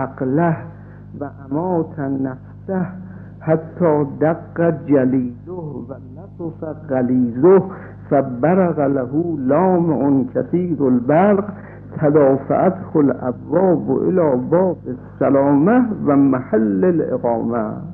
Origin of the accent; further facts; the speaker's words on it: Iran; بعد از من پرسید که اهل کجایی؟ گفتم اهل ایران.